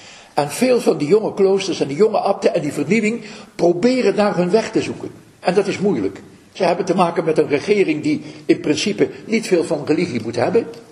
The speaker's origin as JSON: {"language": "Dutch", "country": "Russia", "second_language": "Dutch", "said": "als wij iets nodig hebben, dat is bij ons in Rusland verwaarloosd."}